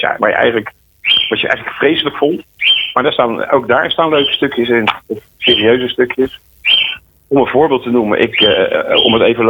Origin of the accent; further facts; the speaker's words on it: Capelle aan de IJssel, South Holland, Netherlands; Ik kom natuurlijk uit Capelle aan de IJssel.